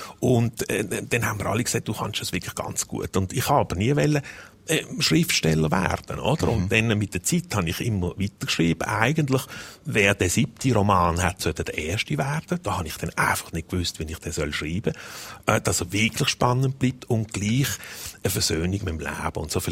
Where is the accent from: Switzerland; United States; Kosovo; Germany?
Switzerland; Basel, Basel-Stadt; also born or lived in Zurich; ich bin ja in der Schweiz aufgewachsen, in Basel, wie alle können hören. aber habe geschafft lange Zeit in Zürich und anderen Orten.